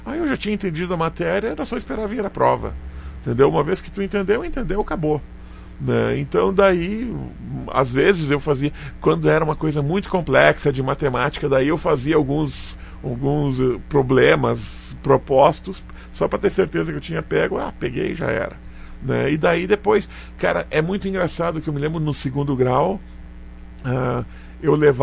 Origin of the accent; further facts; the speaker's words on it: Campinas, São Paulo, Brazil; moved away as an adult; also born or lived in Paraná; now in Caxias, Brazil; eu nasci no Paraná, né, e com 6 anos, a gente foi morar em Campinas, em São Paulo, né, por causa do meu pai, que fazia essas viagens, né. E daí, quando ele adoeceu de verdade, a gente veio aqui para Caxias